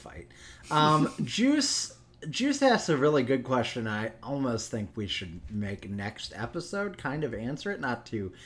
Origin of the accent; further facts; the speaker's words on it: St. Louis, Missouri, United States; Say it loud, I'm from the Lou and I'm out of here.